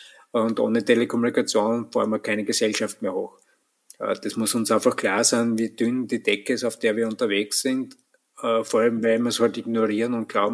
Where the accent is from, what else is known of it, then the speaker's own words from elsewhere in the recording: Austria; Also wir haben jetzt bei uns in Österreich die Situation, dass wir am Wochenende 3000 Megawatt Wasserkraft abdrehen